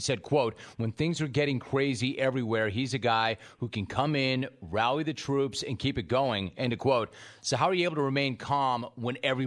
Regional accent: Los Angeles, California, United States; Like, I grew up in Los Angeles, and then I was in the San Fernando Valley, and I was not by the water.

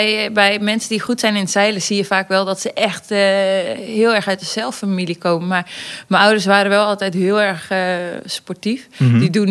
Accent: Wartena, Friesland, Netherlands; Ja, in Friesland, opgegroeid in Wartena. Een heel klein dorpje, 800 inwoners.

